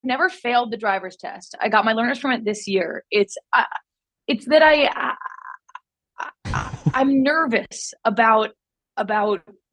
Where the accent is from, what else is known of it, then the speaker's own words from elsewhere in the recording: New York City, New York, United States; Well, growing up in New York City, it doesn't feel that important.